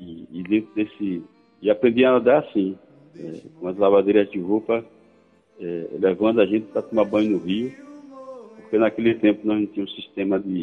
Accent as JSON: {"language": "Portuguese", "town": "Cedro de São João", "region": "Sergipe", "country": "Brazil", "tie": "born or raised there", "said": "minha terra, né? Eu costumo até rotular lá de Minha Doce Terra, Cedro de São João."}